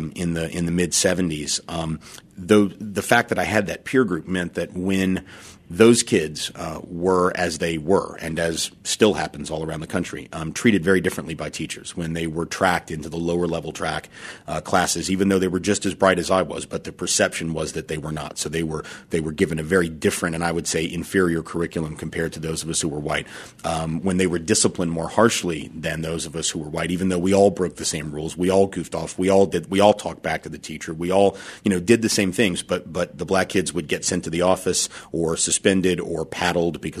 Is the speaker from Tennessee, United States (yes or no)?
yes; Nashville, Tennessee, United States; I mean, I grew up in Nashville, Tennessee. I've lived in the South all my life.